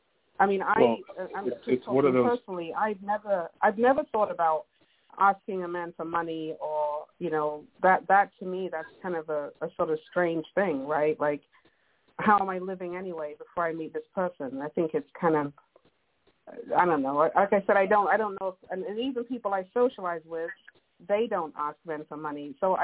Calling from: Oakland, California, United States; I'm calling from Oakland.

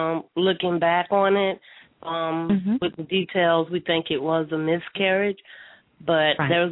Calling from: Jacksonville, Florida, United States; I'm from Jacksonville, Florida.

